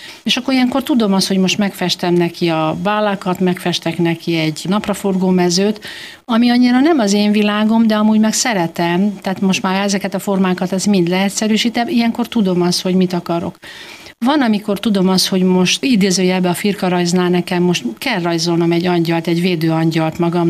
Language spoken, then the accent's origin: Hungarian; Great Hungarian Plain, Hungary; itt alföldi ember vagyok